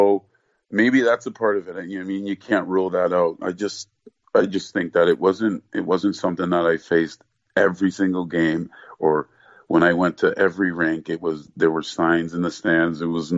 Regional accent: Ontario, Canada; accent: Canadian Ontario; also born or lived in Nigeria; I know I was born in Nigeria, but I very much consider myself Canadian, you know, and you know, if you hear my parents speak, they speak with an accent. You know, I have a very much Canadian Ontario accent.

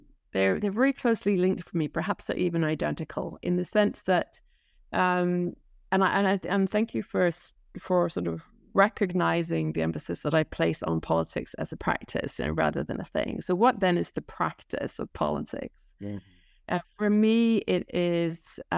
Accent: England, United Kingdom; I grew up in England and in the, and I was a teenager in the 1970s, I was a university student in the 1980s

